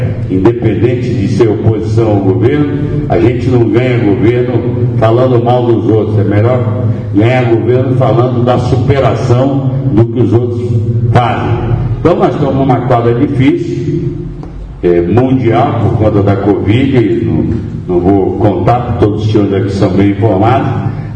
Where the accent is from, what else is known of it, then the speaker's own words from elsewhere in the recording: Bahia, Brazil; Eu quero saber o que é bom para a minha terra, o que é bom para a Bahia e para o Brasil.